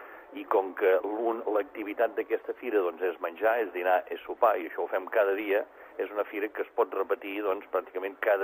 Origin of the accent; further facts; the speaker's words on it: Girona, Catalonia, Spain; Bé, nosaltres som gironins.